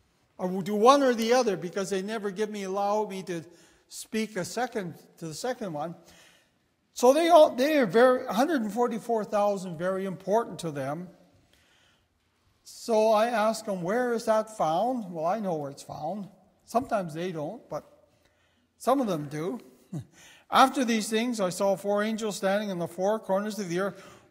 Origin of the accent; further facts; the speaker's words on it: Calgary, Alberta, Canada; I come from Calgary